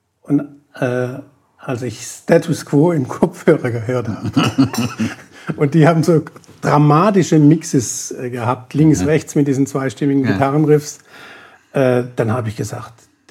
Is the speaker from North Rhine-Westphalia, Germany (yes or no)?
no; Bad Friedrichshall, Baden-Württemberg, Germany; Dann nördlich von Heilbronn.